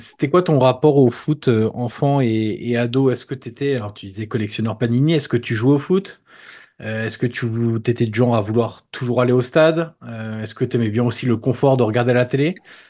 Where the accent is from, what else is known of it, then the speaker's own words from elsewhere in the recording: Auxerre, Bourgogne-Franche-Comté, France; moi, je suis originaire d'Auxerre.